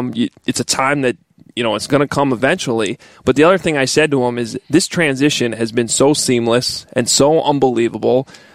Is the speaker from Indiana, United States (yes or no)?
no; Illinois, United States; Now when people ask me where you're from, I go, I'm from Chicago. And they're like, are you really, in the city? And I'm like, no, 30 miles outside.